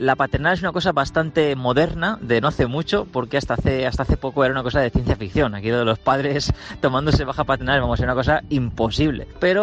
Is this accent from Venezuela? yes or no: no; Spain; Yo, como español